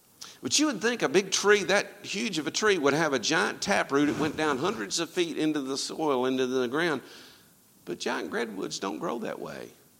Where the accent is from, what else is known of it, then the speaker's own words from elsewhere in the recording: Alabama, United States; I was originally from Alabama